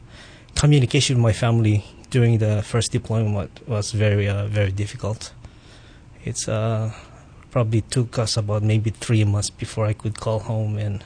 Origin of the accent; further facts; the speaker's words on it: Waialua, Hawaii, United States; I grew up on the North Shore in Waialua, and growing up, it's always been my dream to be in the military.